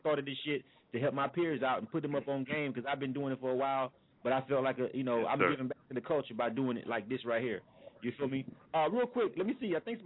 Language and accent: English; Florida, United States; I'm a Florida boy, man. I'm born and raised in Florida